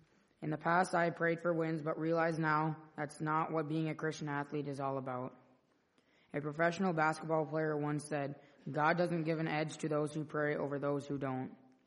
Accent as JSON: {"language": "English", "town": "Bemidji", "region": "Minnesota", "country": "United States", "tie": "born there", "said": "This is my faith statement. I was born in Bemidji, and I have grown in my faith as a member of Calvary Lutheran Church. I come from a strong Christian family going back for many generations."}